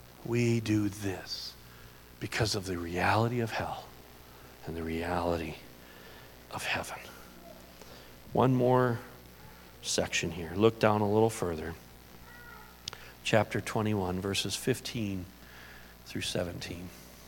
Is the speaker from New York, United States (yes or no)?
no; Detroit, Michigan, United States; I grew up in Detroit, like a rod was like a friend